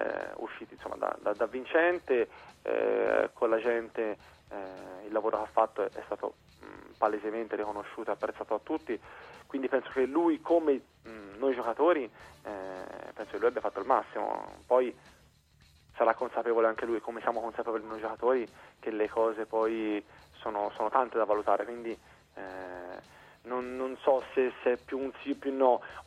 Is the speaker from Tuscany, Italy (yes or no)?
yes; Florence, Tuscany, Italy; io sono di Firenze